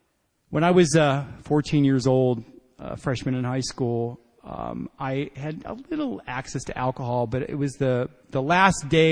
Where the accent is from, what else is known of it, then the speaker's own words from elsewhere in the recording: Kentucky, United States; I was born in Kentucky, a poor white gay boy in Kentucky, and that's enough to drink right there.